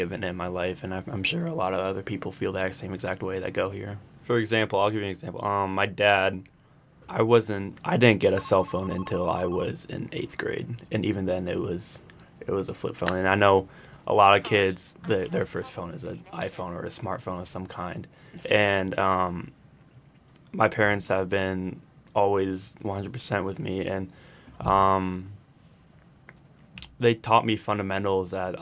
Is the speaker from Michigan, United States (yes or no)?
no; Carmel, Indiana, United States; I grew up in a city that is just great in sports